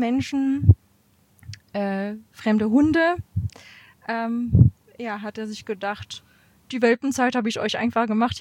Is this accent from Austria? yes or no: no; France; German is a second language; now in Germany; Man hört es wahrscheinlich, Deutsch ist ja nicht meine Muttersprache, deswegen manchmal hapert es ein bisschen an der Sprache. Also ich komme aus Frankreich ursprünglich, genau, und lebe schon seit über 10 Jahren in Deutschland